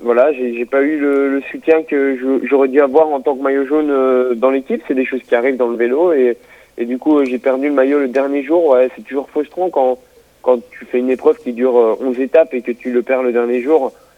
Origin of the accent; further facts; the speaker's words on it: Pays de la Loire, France; C'est vraiment les fers de lance chez nous en Vendée, ouais.